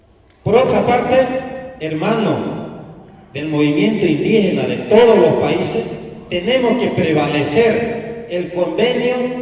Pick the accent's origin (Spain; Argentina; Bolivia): Bolivia; Porque en este caso, en mi país, que es Bolivia